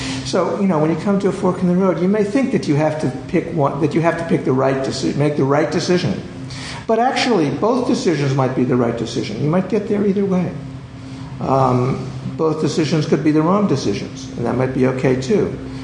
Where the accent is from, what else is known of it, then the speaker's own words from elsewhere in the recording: Pittsburgh, Pennsylvania, United States; when my Pirates, I grew up in Pittsburgh, beat the Yankees.